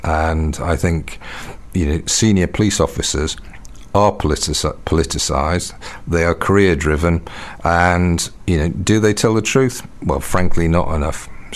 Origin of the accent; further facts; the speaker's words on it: Liverpool, North West England, United Kingdom; because I come from Liverpool originally